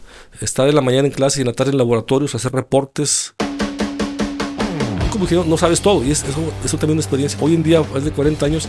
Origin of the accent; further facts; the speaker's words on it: Durango, Mexico; moved away as an adult; now in Monterrey, Mexico; Tuve la oportunidad de venir a Monterrey a estudiar. Yo soy nacido en Durango, soy duranguense. Hice la prepa ahí.